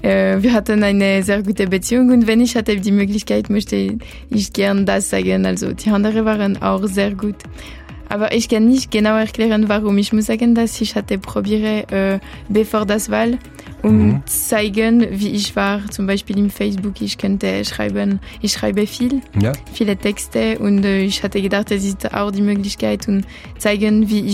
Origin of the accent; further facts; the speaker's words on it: Belfaux, Fribourg, Switzerland; German is a second language; Ich komme aus Belfaux. Es ist ein kleines Dorf in der Kanton Freiburg.